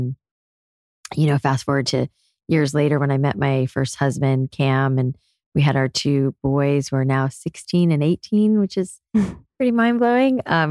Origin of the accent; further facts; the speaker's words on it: Florida, United States; moved away as an adult; also born or lived in New York City; I was a curly hair girl growing up in South Florida and really kind of lost after high school and didn't know what I wanted to do with my life, and moved to New York City and basically lived in New York all of my 20s.